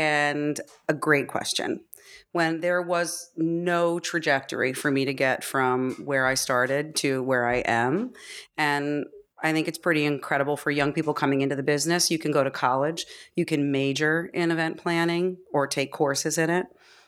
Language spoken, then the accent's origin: English; New Jersey, United States; Well, I'm from Jersey.